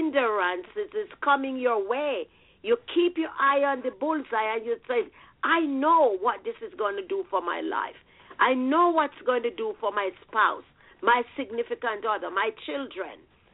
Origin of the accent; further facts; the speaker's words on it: Jamaica; I grew up poor in Jamaica.